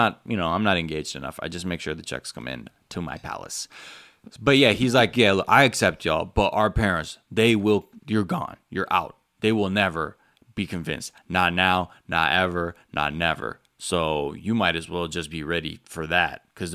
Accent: Savannah, Georgia, United States; but I'm actually from the Savannah, Georgia area, and I know.

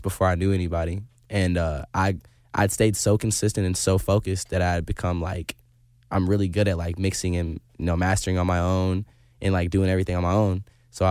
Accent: Jeffersonville, Indiana, United States; I'm from a small town in Jeffersonville, or a small town in Indiana called Jeffersonville. Not really too much is popping over there. So from the middle of nowhere, basically, to be honest. It's close to Louisville, Kentucky, so...

